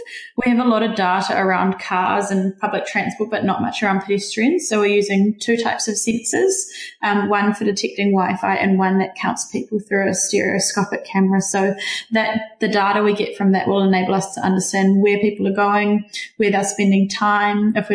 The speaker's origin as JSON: {"language": "English", "town": "Tauranga", "region": "Bay of Plenty", "country": "New Zealand", "lives_now": "Wellington, New Zealand", "said": "So I'm originally from Tauranga, but I moved down to Wellington and studied policy and politics, and from there have ended up working in local government."}